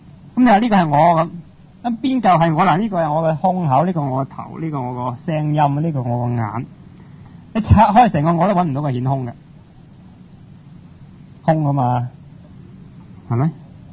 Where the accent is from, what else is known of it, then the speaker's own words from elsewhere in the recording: Guangdong, China; 我哋广东人用咩做文字啊？用广东话啦。